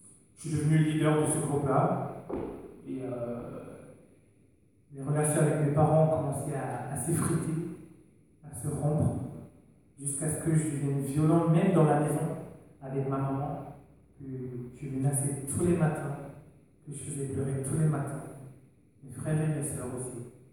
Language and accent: French; Cameroon; d'origine camerounaise. Je suis né au Cameroun, où j'ai grandi, dans une famille, pas vraiment chrétienne, mais on n'était pas musulmans, donc voilà, on pourrait se dire chrétien.